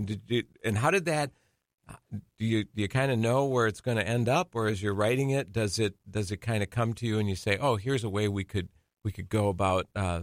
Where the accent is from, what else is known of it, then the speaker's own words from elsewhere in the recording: Racine, Wisconsin, United States; as someone who I grew up in the Racine area. We're both Park Panthers, by the way